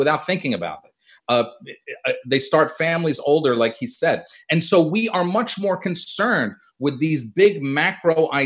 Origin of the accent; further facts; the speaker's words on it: Pennsylvania-Delaware corridor, United States; I mean, look, I grew up on the Pennsylvania-Delaware corridor. I grew up with Joe Biden, and I'm 43.